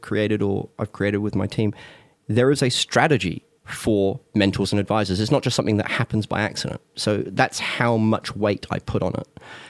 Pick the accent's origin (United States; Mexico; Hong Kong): Hong Kong; growing up in Hong Kong and also seeing how cultures worked and also the infrastructure.